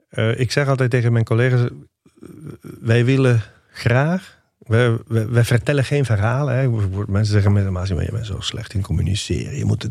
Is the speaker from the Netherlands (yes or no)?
no; Liguria, Italy; ik kom uit Ligurië.